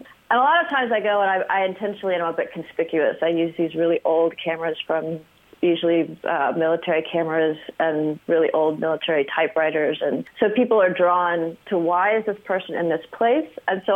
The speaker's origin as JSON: {"language": "English", "region": "California", "country": "United States", "also_born_or_lived": "Deep South", "moved": "yes", "said": "Well, I was from California, and then we ended up in the Deep South, and I didn't go to school. I lived in the middle of absolutely nowhere in the Deep South."}